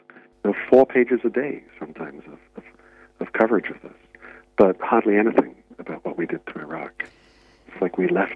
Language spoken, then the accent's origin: English; England, United Kingdom; now in Australia; I'm originally English.